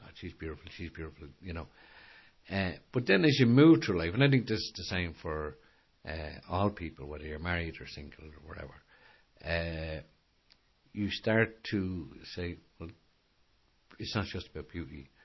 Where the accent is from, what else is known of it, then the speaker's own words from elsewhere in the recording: Dublin, Leinster, Ireland; because I grew up in Ballyfermot.